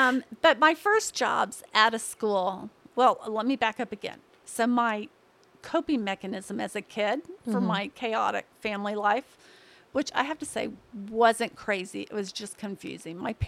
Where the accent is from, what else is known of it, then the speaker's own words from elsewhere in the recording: Texas, United States; I grew up in Texas, went to Michigan for school.